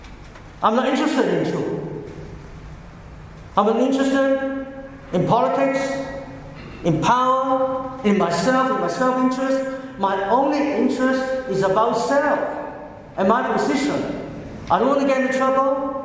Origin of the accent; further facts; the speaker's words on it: Hong Kong; I come from Hong Kong, and before 1997, when Hong Kong was handed back to China, we were using coins in Hong Kong